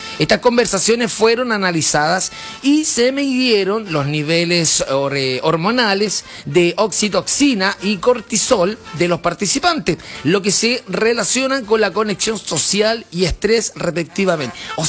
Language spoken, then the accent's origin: Spanish; Chile; ¿Ustedes creen que nosotros somos los chilenos? Somos buenos para el chisme